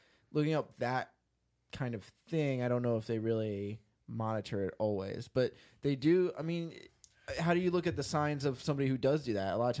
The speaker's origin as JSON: {"language": "English", "town": "Bel Air", "region": "California", "country": "United States", "tie": "born or raised there", "said": "That's why I learned when I grew up in Bel Air."}